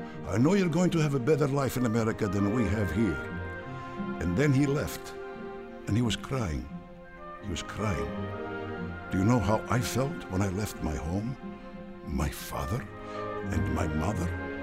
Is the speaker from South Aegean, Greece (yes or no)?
no; Volos, Thessaly, Greece; now in United States; The village I was born in was Afede. I was raised in Volos. From Volos, I come to the United States. Volos was a waterfront, fishing boats coming in and out.